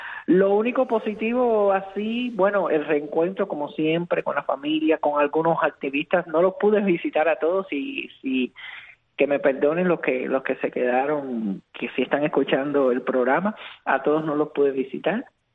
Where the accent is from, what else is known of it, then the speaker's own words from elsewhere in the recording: Cuba; moved away; desilusionado por el final que está teniendo Cuba, y ver a mi pueblo sufrir, y ver a mi pueblo pasar hambre, a mi pueblo estar más de 12 horas en una cola para poder comer